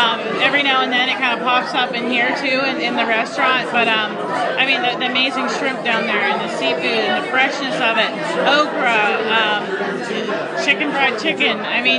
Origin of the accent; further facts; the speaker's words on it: Pennsylvania, United States; and now I'm home. I'm from Pennsylvania, so this is home for me now